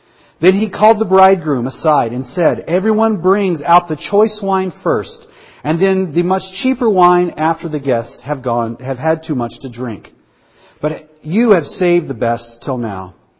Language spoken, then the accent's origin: English; the South, United States; Growing up where I grew up in the South, I had always had fun conversations about passages like this.